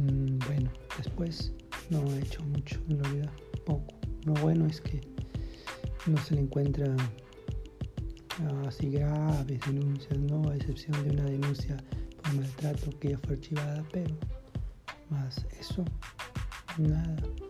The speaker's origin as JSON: {"language": "Spanish", "town": "La Victoria", "region": "Lima", "country": "Peru", "said": "Bueno, yo soy de La Victoria y por acá ha hecho muy poco."}